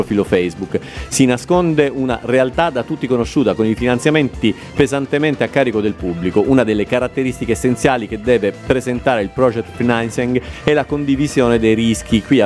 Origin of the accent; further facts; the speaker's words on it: Venice, Veneto, Italy; Da veneziano ho vissuto evolversi il fenomeno del turismo nella mia città. Da ragazzino era una cosa curiosa e simpatica